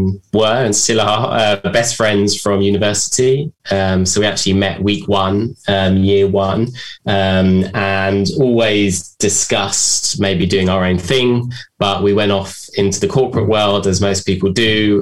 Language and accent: English; London, United Kingdom; I'm from London, could be good.